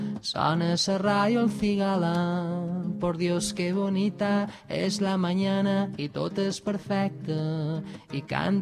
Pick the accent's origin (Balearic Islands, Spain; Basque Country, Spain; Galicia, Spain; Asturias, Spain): Balearic Islands, Spain; Eso es un poco los mallorquines, porque aunque sea catalán, soy de Mallorca, de Mallorca, ¿no? Que es una isla y tenemos mucho...